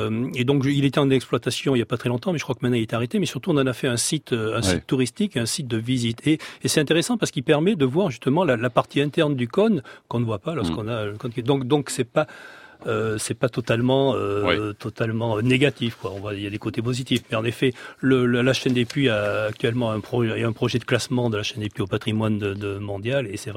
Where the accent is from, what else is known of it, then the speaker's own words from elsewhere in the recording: Auvergne-Rhône-Alpes, France; Moi, je suis originaire du Cantal, donc pas très loin.